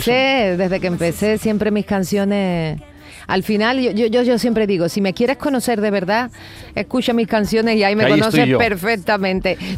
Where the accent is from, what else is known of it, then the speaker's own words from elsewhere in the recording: Andalusia, Spain; hago mi speech de soy de Andalucía